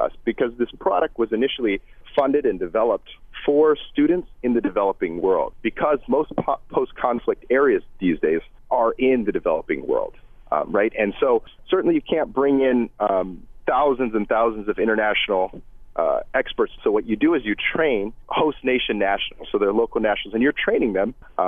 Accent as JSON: {"language": "English", "country": "United States", "tie": "born there", "said": "being born as an American, my father's an immigrant"}